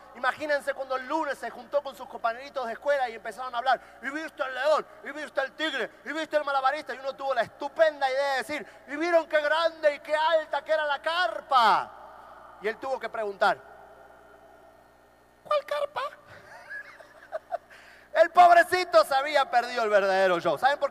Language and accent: Spanish; Argentina; now in Miami, United States; yo soy de Argentina, pero vivo en los Estados Unidos hace muchos años. De hecho, vivo en la ciudad de Miami.